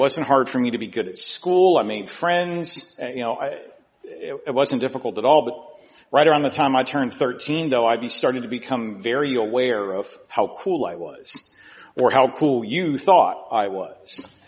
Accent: Charleston, United States; I live in Charleston. I was born and raised in Charleston

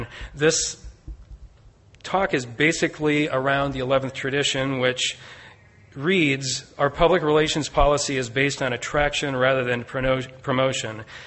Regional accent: Moorhead, Minnesota, United States; I got sober in the Moorhead Thursday Night Group in Moorhead, Minnesota, my hometown

